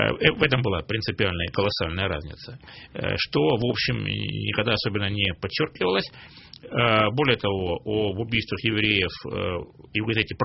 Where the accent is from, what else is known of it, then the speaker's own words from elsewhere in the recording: Rostov-on-Don, Rostov Oblast, Russia; Российской империи, Ростова-на-Дону, моего родного города